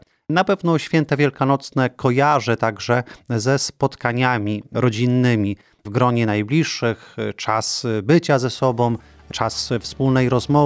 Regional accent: Mikstat, Greater Poland Voivodeship, Poland; My jako ministranci w mojej rodzinnej miejscowości w Mikstacie

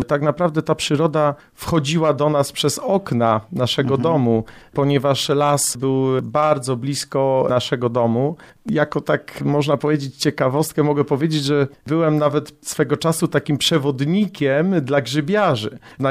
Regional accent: Kalisz, Greater Poland Voivodeship, Poland; born there; Urodziłem się w ogóle w Kaliszu, więc w miejscu, w którym tak naprawdę teraz przebywamy. Następnie przeprowadziłem się z rodzicami do takiej bardzo małej miejscowości

